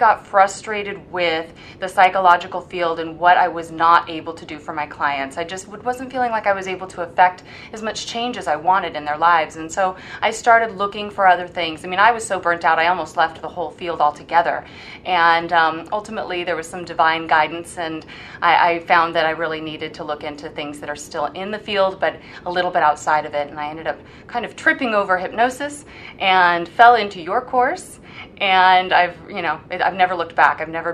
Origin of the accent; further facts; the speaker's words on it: Huntington Beach, California, United States; Well, I am a Southern California girl, born and raised in Huntington Beach, California.